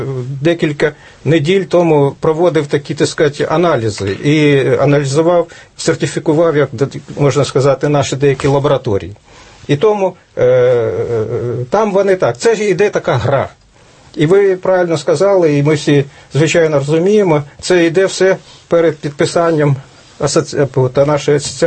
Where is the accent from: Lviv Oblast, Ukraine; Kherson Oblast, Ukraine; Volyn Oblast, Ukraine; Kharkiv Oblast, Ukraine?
Kharkiv Oblast, Ukraine; Да, це я з Харківщини, я знаю такий завод в Великому Бурлуці